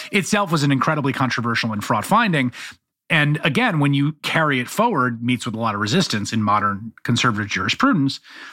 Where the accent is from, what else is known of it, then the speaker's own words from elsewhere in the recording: Bronx, New York, United States; I grew up in the Bronx when the city charter had like one borough president for all five boroughs